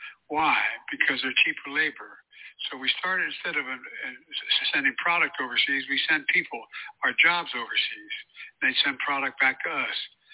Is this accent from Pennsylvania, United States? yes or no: no; Delaware, United States; How many people in North Carolina, my home state of Delaware, and around the country